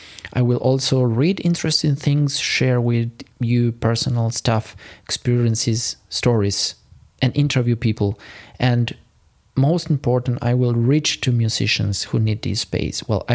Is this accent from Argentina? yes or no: yes; Argentina; moved away as an adult; now in Germany; Orchestra of Buenos Aires, I decided to quit everything and to start my studies in Germany. I left my hometown and I moved to Germany to start my master at the University of Music of Cologne, Hochschule für Musik und Tanz Köln.